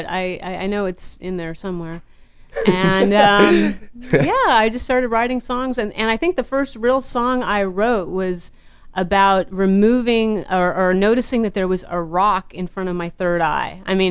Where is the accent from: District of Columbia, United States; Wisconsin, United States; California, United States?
California, United States; born there; also born or lived in Kentucky; I was born in California, but I moved to Kentucky.